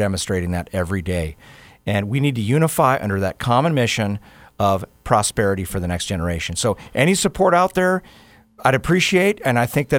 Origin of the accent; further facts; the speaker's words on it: Soldotna, Alaska, United States; I was from Soldotna.